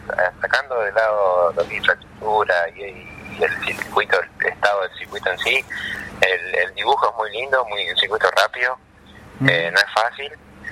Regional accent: San Francisco, Córdoba, Argentina; en Córdoba, en Altagracia, cerquita de donde soy, de San Francisco

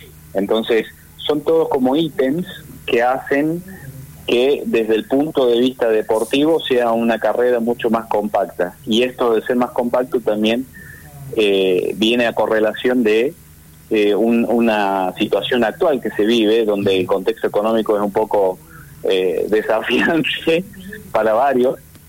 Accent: Córdoba, Argentina; El rally para mí es una pasión como cordobés.

